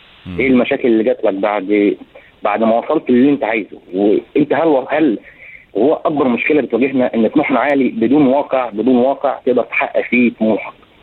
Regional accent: Egypt; accent: Egyptian; احنا كان على قد مثلا لهجتنا بس اللي هي اللهجه المصريه, اكتر من كده ما كانش عندنا لهجات.

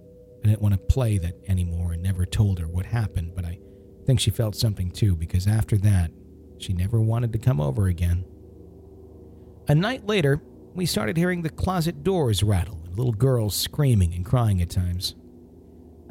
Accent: Virginia, United States; from Central Virginia.

